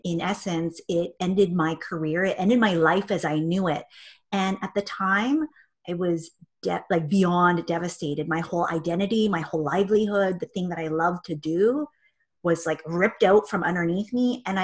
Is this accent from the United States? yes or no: no; Vancouver, British Columbia, Canada; now in Victoria, Canada; I am recently relocated. I'm born and raised in Vancouver, living now in beautiful Victoria. So I'm Canadian. You might hear my accent as we go along.